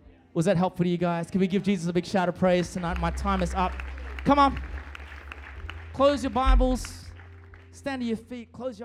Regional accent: Malaysia; I'm a Malaysian boy, man.

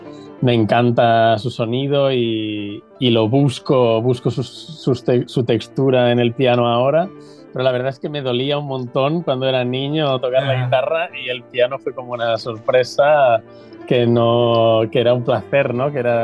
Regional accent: Tortosa, Catalonia, Spain; Sí, soy nacido, sí, soy de Tortosa, cerca del Delta del Ebro.

